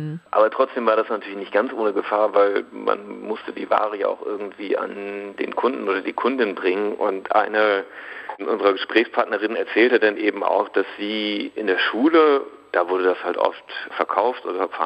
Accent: West Germany, Germany; now in East Germany; Ich bin ja selber Westdeutscher, der dann irgendwann nach Ostdeutschland gezogen ist

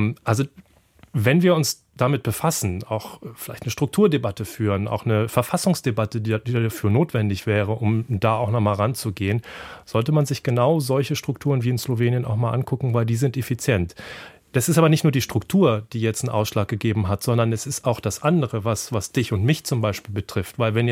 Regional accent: Germany; born there; Ich stamme aus Slowenien, beziehungsweise meine Familie, bin aber in Deutschland geboren

